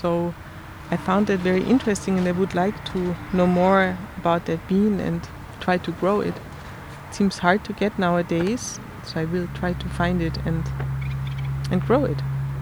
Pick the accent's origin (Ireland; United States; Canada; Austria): Austria; English is a second language; I'm from Austria.